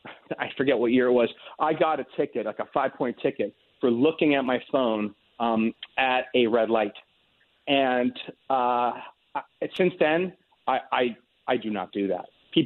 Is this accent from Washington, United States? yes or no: no; New York, United States; And as a New Yorker who's sat in a lot of traffic in my life, I can't wait for it.